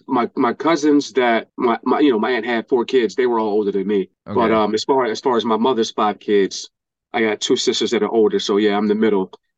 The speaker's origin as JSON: {"language": "English", "town": "Philadelphia", "region": "Pennsylvania", "country": "United States", "tie": "born there", "said": "Wow. So I was born in Philadelphia, North Philadelphia, and 23rd."}